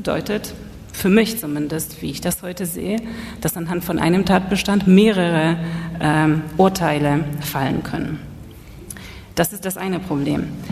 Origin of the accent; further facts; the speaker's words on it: Poland; Als Polin kann ich mich eigentlich nur freuen.